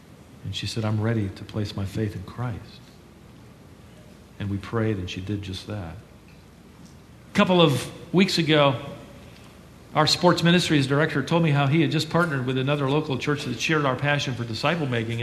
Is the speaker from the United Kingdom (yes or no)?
yes; England, United Kingdom; In fact, we as English people use it.